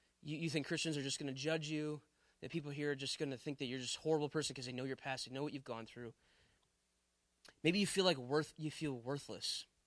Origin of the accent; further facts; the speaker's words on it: Milwaukee, Wisconsin, United States; I'm from Wisconsin. I'm from around the Milwaukee area. It takes 2 minutes to get to anything I need to go.